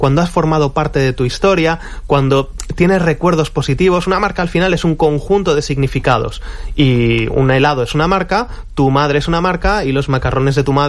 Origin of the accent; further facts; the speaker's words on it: Madrid, Community of Madrid, Spain; yo me crié en Madrid